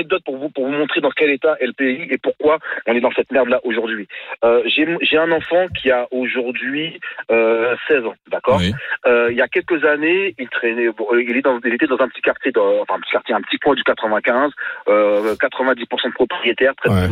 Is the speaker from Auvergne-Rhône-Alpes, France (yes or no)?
no; Île-de-France, France; Moi, je suis du Val d'Oise. J'habite dans la région, enfin j'habite dans la région, je connais Taverny, je connais tout ça.